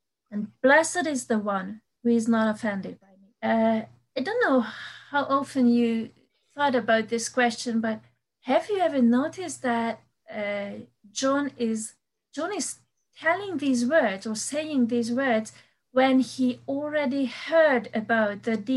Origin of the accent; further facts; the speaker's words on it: Hungary; English is a second language; As you said, I am from Hungary, so please forgive my English skills.